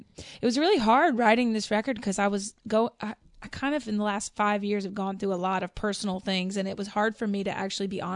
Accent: Mississippi, United States; But I knew that Nashville wasn't very far from home because I'm from Mississippi. It's like 6 hours.

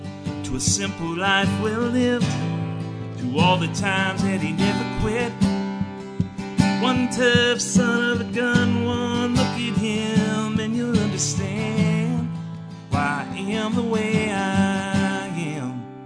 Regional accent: Pittsburgh, Pennsylvania, United States; I'm from Pittsburgh originally

